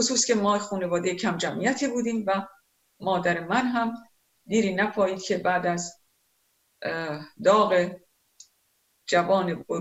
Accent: Ahvaz, Khuzestan, Iran; از پدر کرد و مادر لور بختیاری، اما متولد اهوازم و تحصیلات ابتدایی را تا دوم دبستان در مدرسه ملی دکتر جزایری اهواز گذراندم

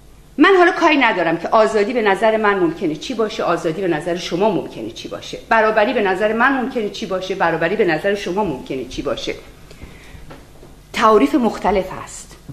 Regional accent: Iran; moved away; برای ما که از ایران اومدیم بالاخره یه جوری به ایران مربوط میشیم، یا تازه اومدیم یا خیلی وقت پیش اومدیم، یا نسل دو نسل بعد از انقلابیم، یا وقتی انقلاب شد ما زنده بودیم

